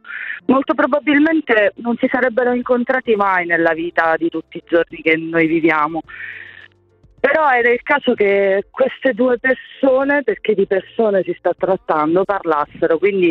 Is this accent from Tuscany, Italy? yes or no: no; Palermo, Sicily, Italy; ovviamente io sono palermitana